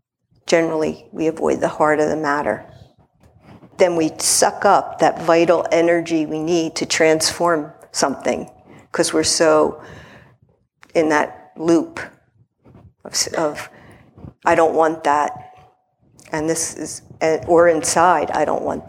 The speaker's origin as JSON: {"language": "English", "town": "Philadelphia", "region": "Pennsylvania", "country": "United States", "said": "I'm from Philly, so you might hear that, gas station."}